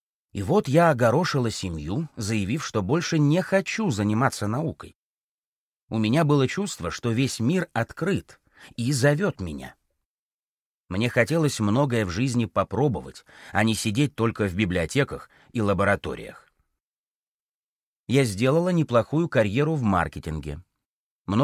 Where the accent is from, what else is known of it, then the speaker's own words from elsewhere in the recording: Moscow, Russia; born there; Я родилась в Москве. Вся моя семья — физики и математики.